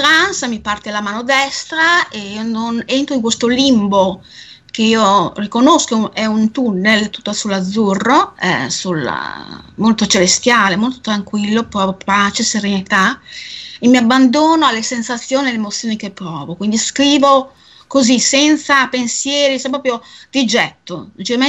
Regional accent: Bologna, Emilia-Romagna, Italy; io sono di Bologna, però ho una vena appunto romagnola, mia mamma era di Alfonsine, quindi sono nata a Bologna, però di sangue romagnolo e anche la mia bisnonna era argentina, quindi sono metà romagnola e metà argentina.

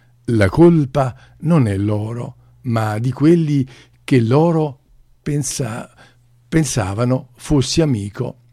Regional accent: Saviano, Campania, Italy; born there; lui era nato vicino al mio paesino, era di Sciano, io sono nato a Saviano.

